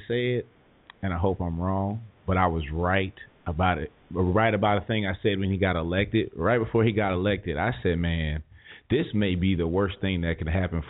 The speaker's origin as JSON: {"language": "English", "town": "Inglewood", "region": "California", "country": "United States", "said": "I'm from South Central Inglewood."}